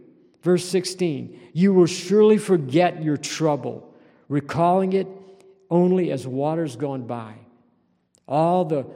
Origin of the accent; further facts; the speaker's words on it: New Orleans, Louisiana, United States; A family that I grew up with in New Orleans, you know, they were shamed by the patriarch of the family falling into sexual sin.